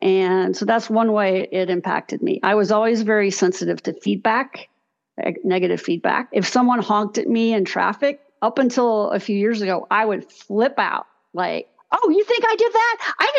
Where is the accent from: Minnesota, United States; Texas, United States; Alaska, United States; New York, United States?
Texas, United States; And my parents were originally from Louisiana, and I grew up in Texas.